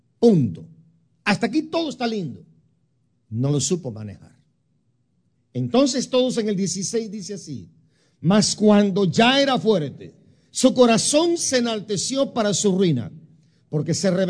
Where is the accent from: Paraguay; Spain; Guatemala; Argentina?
Guatemala; aún antes de ser cristiano, en mi país, en Guatemala.